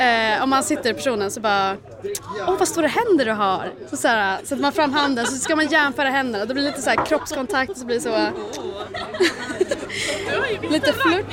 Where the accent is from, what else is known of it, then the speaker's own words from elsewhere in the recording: Stockholm, Stockholm County, Sweden; now in Örebro, Sweden; Jag pluggar i Örebro, men jag är från Stockholm.